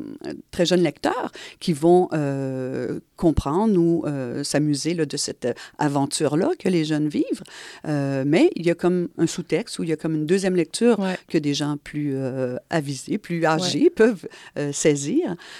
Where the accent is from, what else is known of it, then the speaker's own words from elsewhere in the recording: Montreal, Quebec, Canada; Moi, j'ai grandi dans Hochelaga.